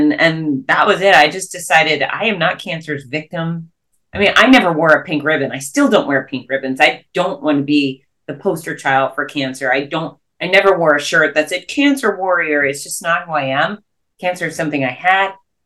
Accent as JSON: {"language": "English", "town": "Gainesville", "region": "Florida", "country": "United States", "tie": "born or raised there", "said": "my hometown of Gainesville, Florida"}